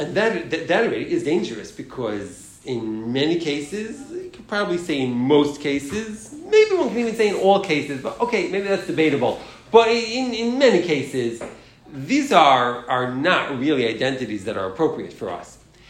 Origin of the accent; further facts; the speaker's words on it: New York City, New York, United States; I'm Jewish. I'm also a New Yorker, and I'm also an American.